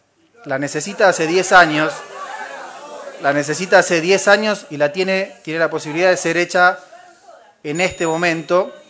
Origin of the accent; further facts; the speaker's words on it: Bariloche, Río Negro, Argentina; soy nacido y criado en Bariloche y criado en el cerro fundamentalmente